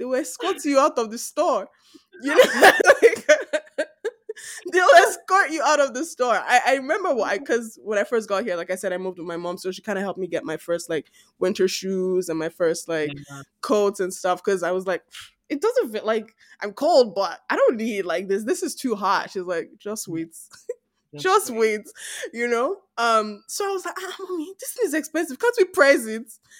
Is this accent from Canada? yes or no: no; Lagos, Nigeria; growing up in Lagos, first of all, there's traffic everywhere.